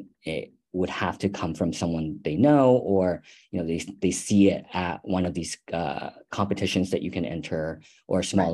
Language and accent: English; Texas, United States; So I am a Texan born and raised, if we're going to go that far back. I went to school in New York